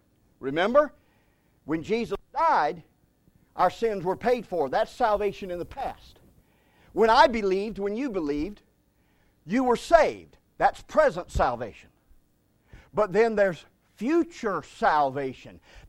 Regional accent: Detroit, Michigan, United States; And I actually grew up in Detroit, Michigan, growing up as a kid. But my parents and all my heritage comes from Eastern North Carolina

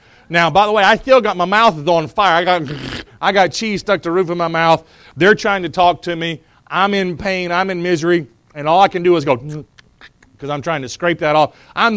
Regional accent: North Carolina, United States; Now, I'm from Eastern North Carolina. I got red hair and freckles. I'm not Italian

